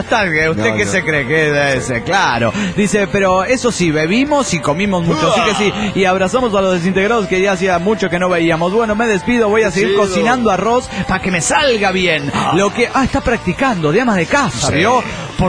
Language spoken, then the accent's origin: Spanish; Rosario, Santa Fe, Argentina; Soy el canalla de Rosario, Argentina.